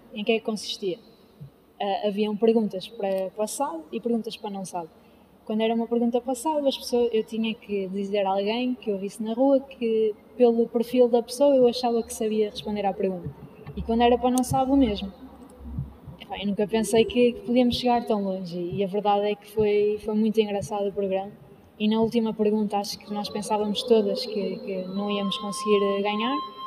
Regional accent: Portugal; aqui da Oliveira das Mães, que é de onde eu sou também natural.

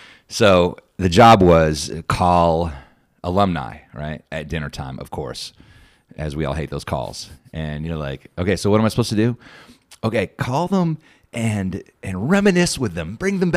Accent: Anchorage, Alaska, United States; moved away as an adult; I want to get out of state. I grew up here in Anchorage. I want to see what it was like. So when I was 18, I left and went to college in Oregon.

